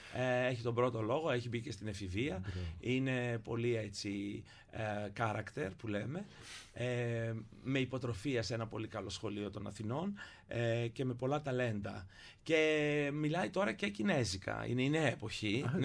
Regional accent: Kavala, East Macedonia and Thrace, Greece; born there; Οπότε έχω και θρακιώτικο και ποντιακό και πολύ μακεδονικό. Γεννήθηκα στην Καβάλα, την πανέμορφη αυτή μητρόπολη του ελληνικού βορρά, της Μακεδονίας

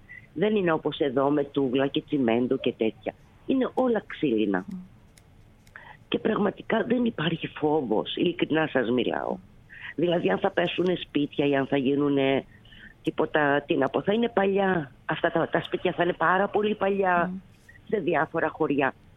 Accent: Greece; moved away; Εγώ στην αρχή ως Ελληνίδα έβγαινα στο δρόμο, φώναζα, έκανα.

